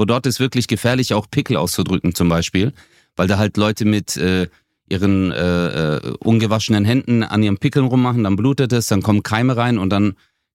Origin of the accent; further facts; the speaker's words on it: Baden-Württemberg, Germany; Ich bin ja Schwabe, ich bin ja sparsam.